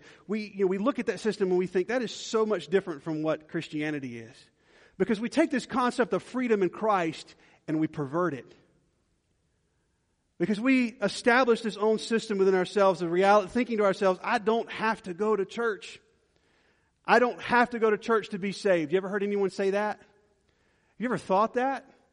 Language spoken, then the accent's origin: English; Georgia, United States; especially in the South where we live, and back over where I grew up in Georgia